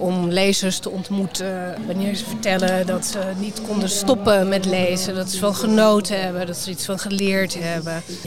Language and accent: Dutch; Wormer, North Holland, Netherlands; ik groeide op in Wormeren in de jaren 70. En daar had je geen bibliotheek. Alleen een bibliotheekbus.